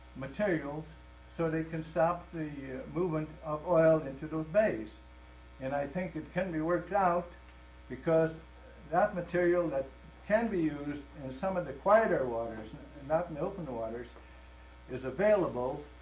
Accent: Alaska, United States; I am from the Kenai Peninsula.

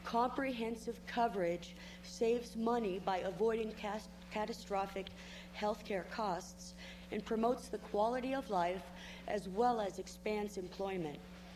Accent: Ketchikan, Alaska, United States; I am from Ketchikan, Alaska.

